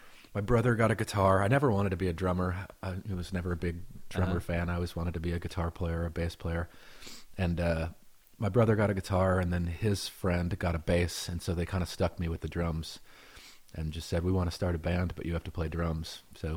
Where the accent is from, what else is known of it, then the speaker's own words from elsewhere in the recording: St. Paul, Minnesota, United States; I grew up in St. Paul, Minnesota, yeah.